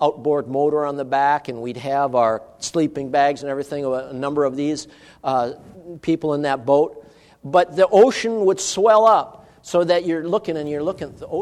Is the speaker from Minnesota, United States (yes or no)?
yes; Minnesota, United States; We got lakes in Minnesota, I'm originally from Minnesota, that are much bigger than the Sea of Galilee.